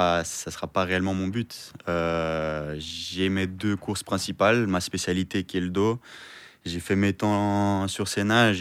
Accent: Geneva, Switzerland; Ouais, je suis genevois, je suis né à Genève, j'ai toujours vécu ici. J'ai commencé la natation à Genève, j'ai tout fait à Genève en fait. J'ai ma famille, mes amis à Genève, j'ai étudié et nager à Genève.

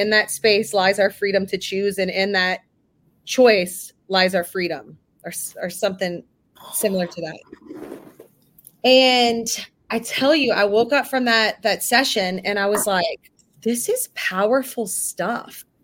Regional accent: Louisiana, United States; my mother, who I'm from Louisiana, so she was digitizing all of our home videos.

